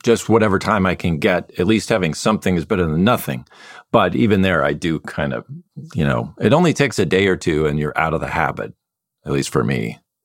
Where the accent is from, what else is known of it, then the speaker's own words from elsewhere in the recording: Midwest, United States; I grew up in the Midwest